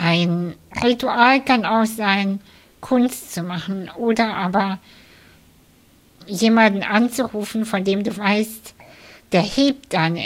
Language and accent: German; Kazakhstan; now in Germany; ich komme aus der russischen Community und ich bin in der ehemaligen UdSSR aufgewachsen. Ich komme selber aus Kasachstan